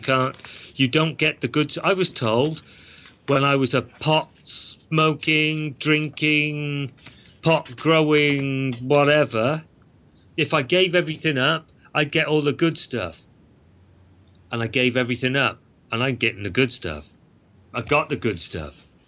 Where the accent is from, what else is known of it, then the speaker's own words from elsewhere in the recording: Cardiff, Wales, United Kingdom; when I went into a second-hand shop in Cardiff, my hometown, a few years ago